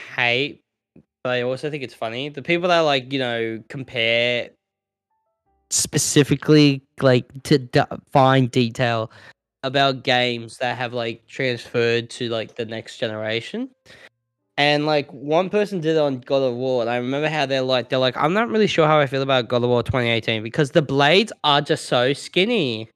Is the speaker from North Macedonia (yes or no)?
no; Australia; So we concluded that I'm just a picky brat. I'm the Aussie Beverly Hills kid.